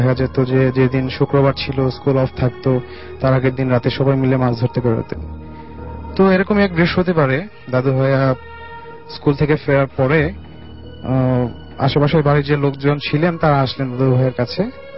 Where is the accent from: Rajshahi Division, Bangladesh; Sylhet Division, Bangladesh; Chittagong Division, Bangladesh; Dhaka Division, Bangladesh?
Dhaka Division, Bangladesh; Tangail; now in Mohakhali, Bangladesh; মহাখালী থেকে এসেছি, আমার হোম টাউন টাঙ্গাইল।